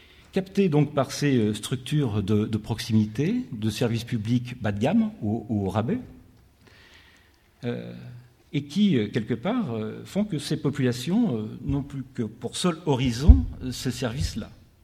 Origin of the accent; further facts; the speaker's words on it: Grenoble, Auvergne-Rhône-Alpes, France; je suis grenoblois